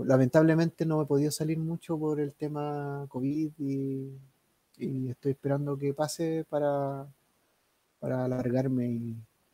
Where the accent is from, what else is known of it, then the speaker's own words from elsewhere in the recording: Santiago, Santiago Metropolitan Region, Chile; Yo como santiaguino ando así con la boca abierta cada vez que paso al lado de un árbol en Temuco